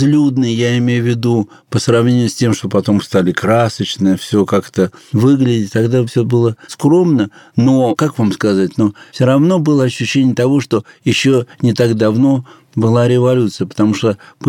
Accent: Moscow, Russia; мой родной город

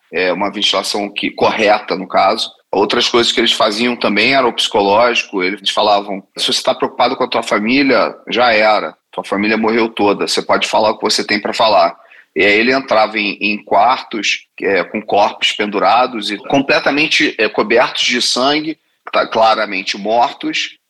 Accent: Brazil; e eu nasci no Brasil, fui criado no Brasil, sou brasileiro, mas com sangue palestino.

